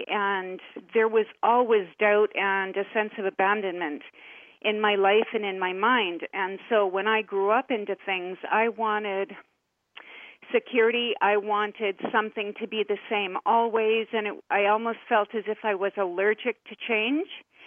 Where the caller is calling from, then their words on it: Richmond, British Columbia, Canada; I'm calling from Richmond